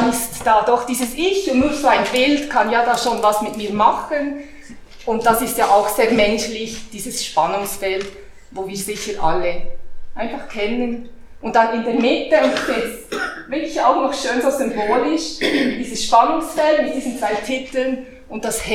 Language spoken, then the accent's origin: German; Switzerland; born there; Ich bin hier geboren in der Schweiz und ich habe nicht so viel Kontakt, ich spreche auch die Sprache nicht besonders gut